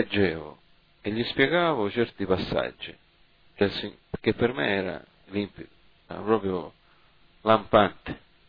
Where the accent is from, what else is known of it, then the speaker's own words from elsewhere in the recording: United States; Italian is a second language; io vengo dall'America ed è plausibile che io abbia problemi, non è la mia lingua, non è il mio linguaggio